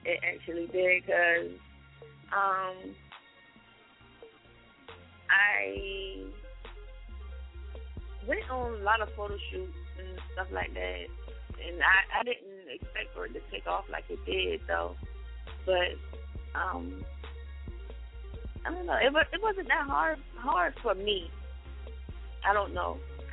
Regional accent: Savannah, Georgia, United States; I am from Savannah, Georgia.

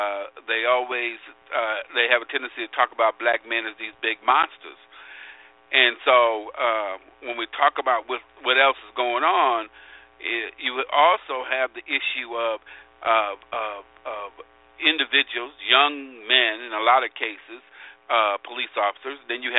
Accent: Quad Cities, United States; especially in the town I grew up in the Quad Cities, where all the factories are gone and those kind of things

